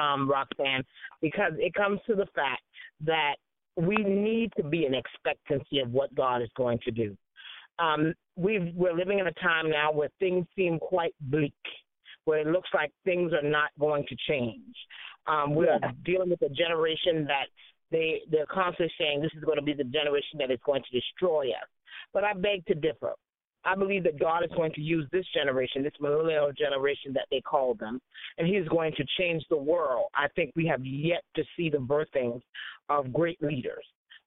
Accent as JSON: {"language": "English", "town": "Beaufort", "region": "South Carolina", "country": "United States", "tie": "born or raised there", "said": "I'm just a country girl from South Carolina. I'm from Beaufort, South Carolina, in actuality, and I live on a small island in Beaufort called St. Helena Island, in which I was born and raised."}